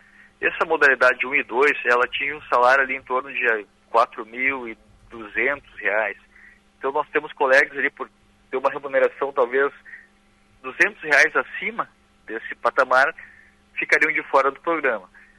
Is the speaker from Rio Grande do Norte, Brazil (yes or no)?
no; Novo Hamburgo, Rio Grande do Sul, Brazil; Eu sou do Vale dos Sinos, eu sou de Novo Hamburgo